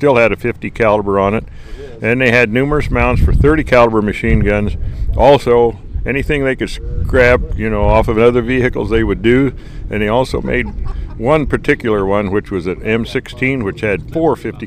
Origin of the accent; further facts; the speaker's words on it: Harvard, Nebraska, United States; I am from Harvard, Nebraska, which is 10 miles, well, actually I live on a farm 10 miles east of Hastings, Nebraska. On Highway 6.